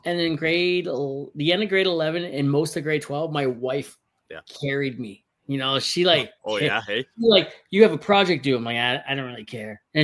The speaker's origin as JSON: {"language": "English", "region": "Ontario", "country": "Canada", "tie": "born or raised there", "said": "I grew up in Ontario"}